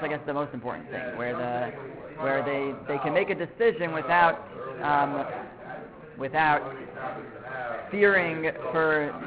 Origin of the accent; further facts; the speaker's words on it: Canada; I'll use the excuse that I'm Canadian, although I don't know Canadian law so well either